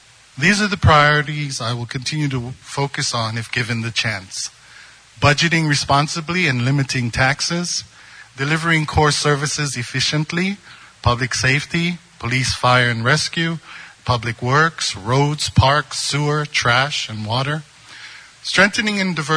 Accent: Kauai, Hawaii, United States; I was born and raised on Kauai, from Kipukai Ranch to Waimea Dairy to Hanamalo low-income housing to Old Puhi Plantation Camp.

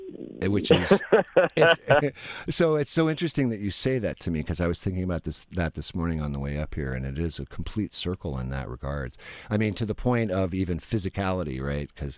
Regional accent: New York, United States; because I grew up in New York, right?

